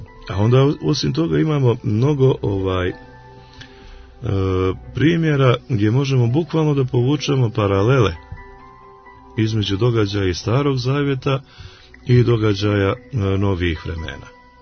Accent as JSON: {"language": "Serbian", "country": "Serbia"}